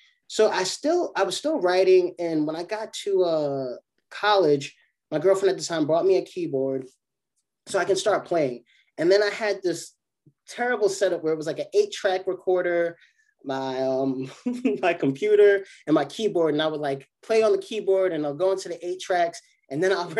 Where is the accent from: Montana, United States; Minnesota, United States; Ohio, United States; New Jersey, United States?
New Jersey, United States; Jersey City; I'm from Jersey City, born and raised. So a lot of my family lives in the South.